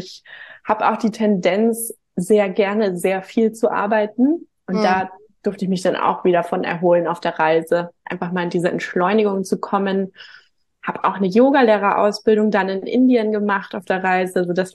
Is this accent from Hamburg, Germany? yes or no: yes; Hamburg, Germany; born there; Komme auch gebürtig aus Hamburg